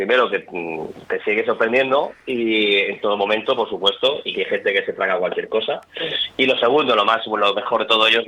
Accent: Spain; somos muy españoles.

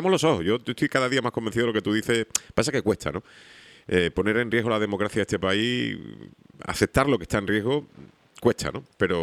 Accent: Spain; está diciendo cosas que la verdad es que a mí me ofenden como español

